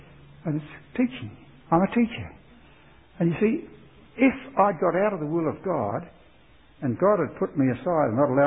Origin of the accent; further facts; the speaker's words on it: Australia; I come from Australia. You probably guessed that.